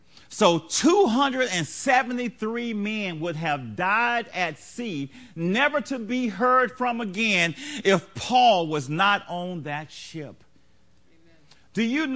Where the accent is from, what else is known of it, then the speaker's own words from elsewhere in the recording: Louisiana, United States; she was like, you talk funny. Yes, ma'am, I'm from Louisiana.